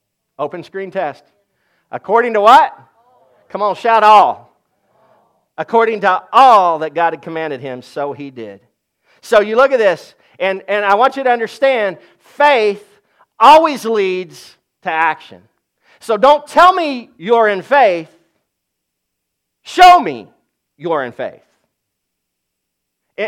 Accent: Laverne, United States; I know that's not right English, but I'm from Laverne. Laverne, come on, yes.

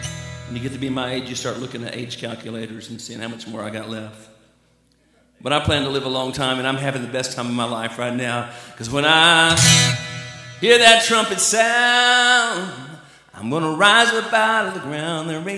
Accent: Arkansas, United States; We grew up in Arkansas, and Jan and I got married real young.

